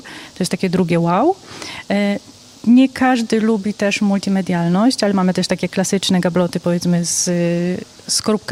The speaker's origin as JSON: {"language": "Polish", "region": "Silesian Voivodeship", "country": "Poland", "said": "trochę jako Ślązaczka dobrze się tutaj czuję, w sumie Prusy Wschodnie."}